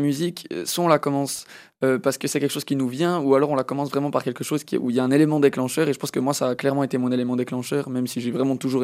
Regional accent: Canada; first language French; Ma langue maternelle, c'est le français, mais mon papa est canadien. Et du coup, je suis originaire d'un pays qui a le double langage, l'anglais et le français.

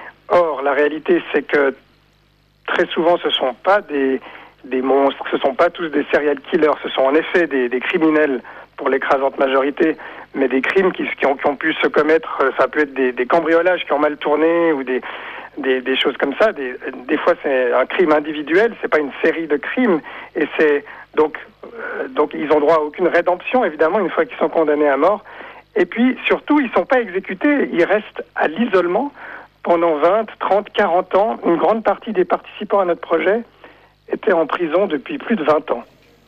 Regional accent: Switzerland; On s'attendait un peu en tant que Suisse à se faire lancer quand même des tomates dessus

